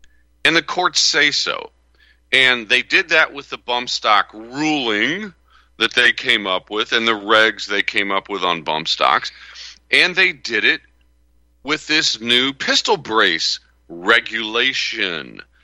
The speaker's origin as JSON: {"language": "English", "town": "St. Louis", "region": "Missouri", "country": "United States", "tie": "born or raised there", "said": "You know, I grew up in St. Louis, so I was a St. Louis Cardinals football fan."}